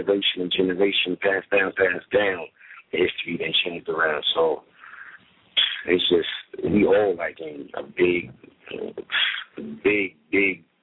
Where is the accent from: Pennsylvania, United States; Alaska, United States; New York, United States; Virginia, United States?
New York, United States; just because I'm from New York like them, don't mean I'm trying to do it like them